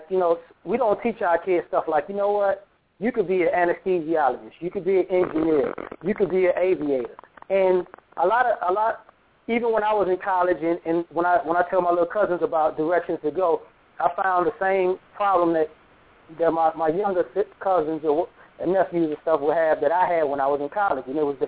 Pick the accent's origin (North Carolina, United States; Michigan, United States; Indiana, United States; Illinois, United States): Illinois, United States; Chicago; Probably because part of my life I grew up in Chicago.